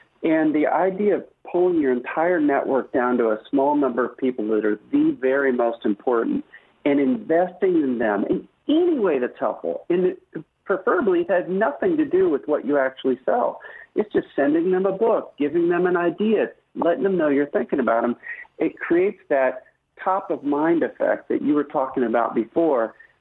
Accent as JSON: {"language": "English", "region": "Indiana", "country": "United States", "tie": "born or raised there", "said": "I'm from Indiana, so I grew up on"}